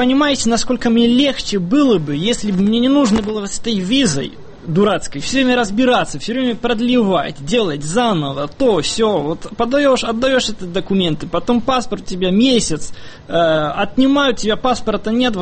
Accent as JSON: {"language": "Russian", "town": "Olsztyn", "region": "Warmian-Masurian Voivodeship", "country": "Poland", "said": "Я сам из Ольштина, то есть из этой зоны, где приграничное движение, и тоже ездил в Калининград."}